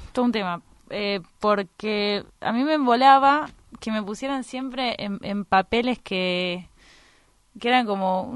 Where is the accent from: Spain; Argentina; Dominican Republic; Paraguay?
Argentina; Cañada de Gómez, Santa Fe; also born or lived in Rosario; yo nací en Rosario, después por cuestiones laborales de mi papá, nos fuimos a Cañada de Gómez, que es donde estaban mis abuelos, y ahí, digamos, hizo base él y yo hice base también.